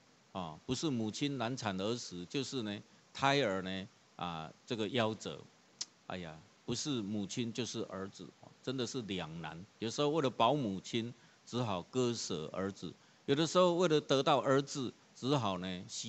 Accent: Taiwan; 所以我们台湾话有一句话说什么？

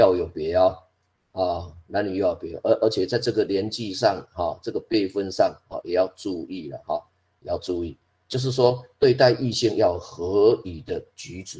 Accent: China; 我们中国人大概啊，我们这个问安这个点个头嘛哈

